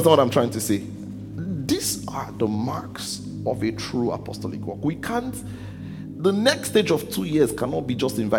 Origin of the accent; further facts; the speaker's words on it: Nigeria; now in Kitchener, Canada; The fact that I came from Nigeria, I did this work here and it has grown